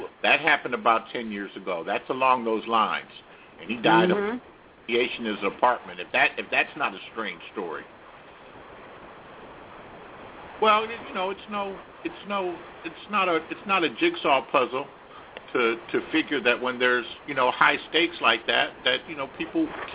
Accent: Los Angeles, California, United States; I'm from Los Angeles. We had the Batarang back in 1985.

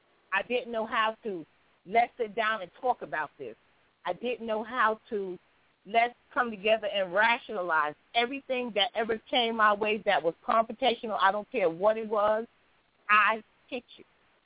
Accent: Queens, New York, United States; born there; I was born in Jamaica's Queens General Hospital, which is up a hill. All of my New York people in Queens, y'all know what I'm talking about.

